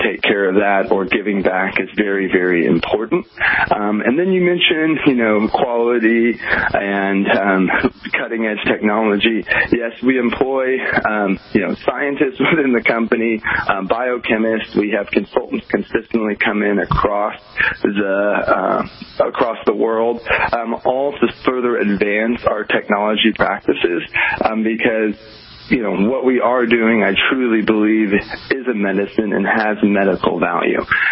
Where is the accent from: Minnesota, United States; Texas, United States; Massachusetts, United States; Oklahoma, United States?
Oklahoma, United States; now in Los Angeles, United States; which coming from the Midwest, where I'm from Oklahoma, I've seen homeless.